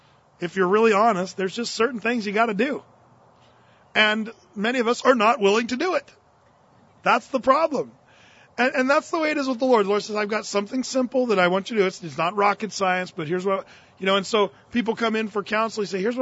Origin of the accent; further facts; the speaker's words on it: Portland, Oregon, United States; Because, you know, we come from Portland, Oregon, and we're like, okay, there's the Willamette, there's the Columbia, and there's the Jordan.